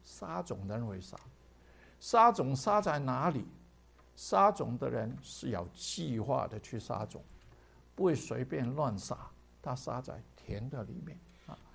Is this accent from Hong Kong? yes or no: yes; Hong Kong; also born or lived in China; now in United States; 我想到我从这个香港长大，然后其实我是在中国大陆出生，一个政治的浪潮，神把我杀到香港